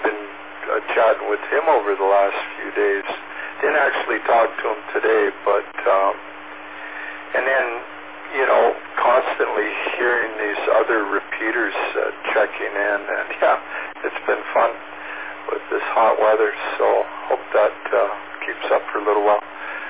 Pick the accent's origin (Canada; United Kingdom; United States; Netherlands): Canada; Ontario; Arthur, Ontario, and is now part of Thunder Bay. So that wasn't, you know, that's not too far from my hometown.